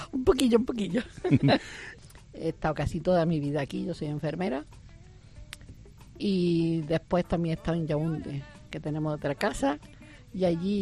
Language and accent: Spanish; Carcabuey, Andalusia, Spain; also born or lived in Granada, Spain / Córdoba, Spain; nací en Granada, pero he vivido toda mi vida en un pueblo, Carcaboy, un pueblo de la provincia de Córdoba, y después en Córdoba.